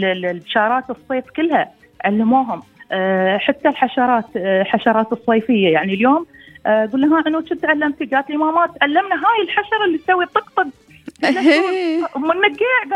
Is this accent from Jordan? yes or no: no; United Arab Emirates; أول شيء أشكر بلادي الإمارات.